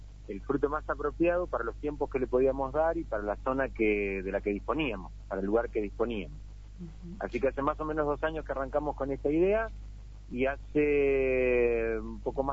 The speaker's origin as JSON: {"language": "Spanish", "town": "Bahía Blanca", "region": "Buenos Aires Province", "country": "Argentina", "tie": "born or raised there", "said": "nosotros hace muchos años que estamos acá en la provincia, pero somos nativos de Bahía Blanca."}